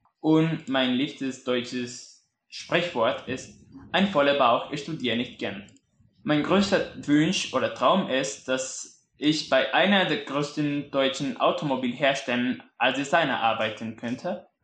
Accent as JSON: {"language": "German", "region": "Mexico City", "country": "Mexico", "tie": "born there", "second_language": "German", "said": "ich bin 1994 in Mexiko-Stadt geboren. Ich bin Student und ich lerne Deutsch"}